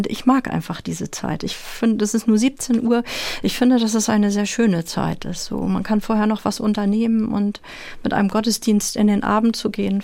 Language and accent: German; Lübeck, Schleswig-Holstein, Germany; Ich habe da mit der Kantorei gesungen und ich komme aus Lübeck so. Also ich kenne die Straßen drumherum, ich kenne ein bisschen die Geschäftszüge.